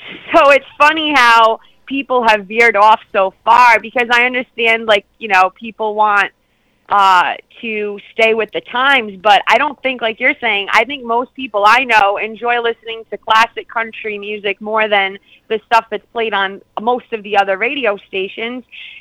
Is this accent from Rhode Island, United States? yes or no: yes; Rhode Island, United States; So I grew up in Rhode Island, which, again, most people don't think of country music when they think of Rhode Island.